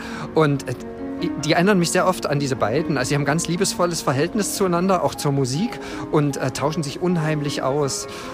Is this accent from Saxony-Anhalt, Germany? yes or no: yes; Halle, Saxony-Anhalt, Germany; born there; Ich bin in der Händelstadt geboren und bin dann irgendwann zum Studieren nach Berlin gegangen